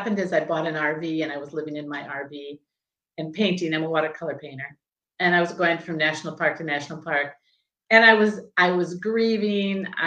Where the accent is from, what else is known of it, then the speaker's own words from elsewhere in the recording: Decorah, Iowa, United States; So I live in Decorah, Iowa, mm-hmm. and that's kind of new and kind of old for me. I grew up in Decorah, Iowa.